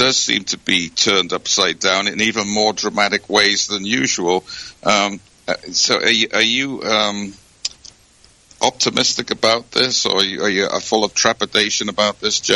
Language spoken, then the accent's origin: English; United Kingdom; I being British